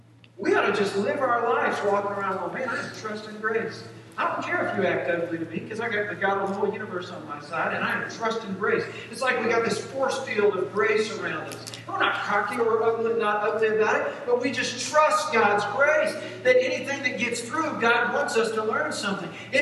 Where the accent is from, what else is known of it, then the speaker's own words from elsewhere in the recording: United States; because we're human, because we're American, and because we've been raised in this sort of culture